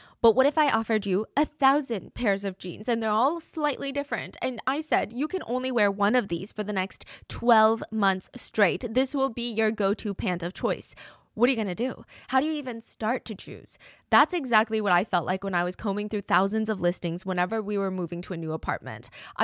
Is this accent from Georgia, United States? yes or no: yes; Atlanta, Georgia, United States; Maybe I was drawn to this case because a lot of it takes place in my hometown of Atlanta, Georgia.